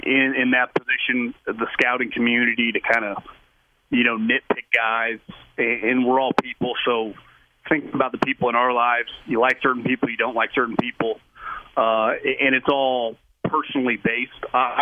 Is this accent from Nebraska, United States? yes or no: no; Sacramento, California, United States; Born and raised in the Sacramento area when they used to make fun of us for the cowbells, than watching the Lakers lose